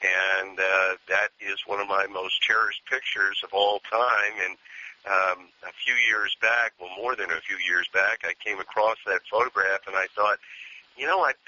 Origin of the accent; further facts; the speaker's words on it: New York, United States; it all comes from my deep roots of growing up in New York.